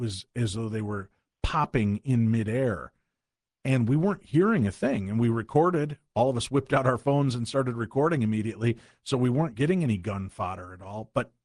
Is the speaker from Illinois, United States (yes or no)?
yes; Illinois, United States; I grew up in Illinois. We had lightning bugs, right?